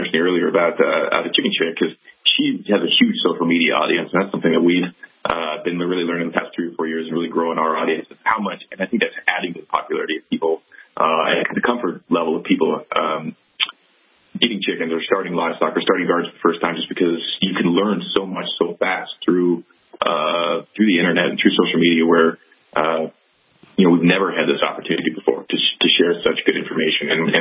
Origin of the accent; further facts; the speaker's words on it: Iowa, United States; I mean, I grew up in Iowa, and I had a cornfield behind my house as I grew up